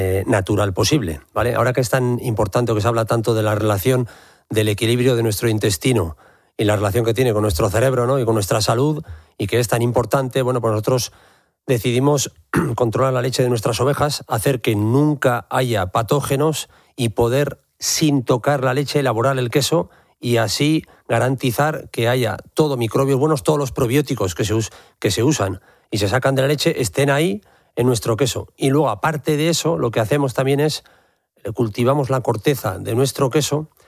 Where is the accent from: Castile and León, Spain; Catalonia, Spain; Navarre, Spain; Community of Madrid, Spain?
Navarre, Spain; somos del norte de Navarra, tenemos una granja de ovejas